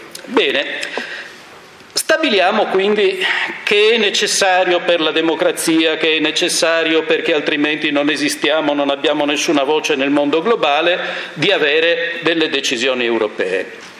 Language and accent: Italian; Trieste, Friuli-Venezia Giulia, Italy; Io sono del Friuli Venezia Giulia, vengo da Trieste